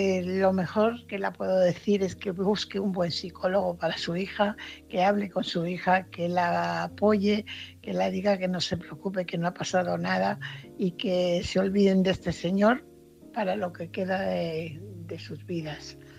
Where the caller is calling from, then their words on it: Fuenlabrada, Community of Madrid, Spain; corresponsal de Fuenlabrada.